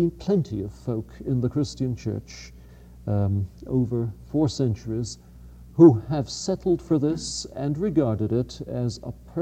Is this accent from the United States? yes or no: no; England, United Kingdom; And I say this as an English Anglican.